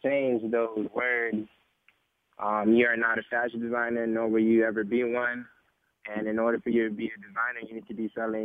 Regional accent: Naples, Florida, United States; also born or lived in Pompano Beach; I was actually born in Pompano Beach, Florida, but raised in Naples, Florida.

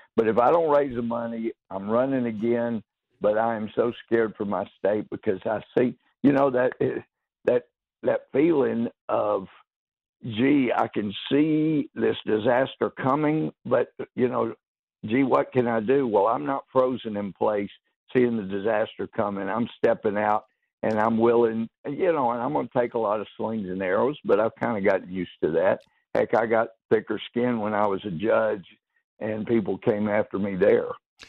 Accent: Mount Pleasant, Texas, United States; somebody asked me growing up in Mount Pleasant, what do you want to be when you grow up?

